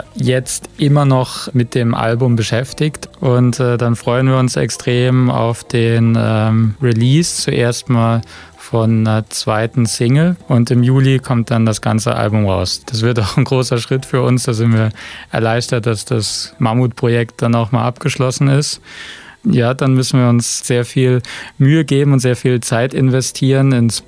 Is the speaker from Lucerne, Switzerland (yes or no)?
yes; Lucerne, Switzerland; Wir kommen aus Luzern in der Schweiz.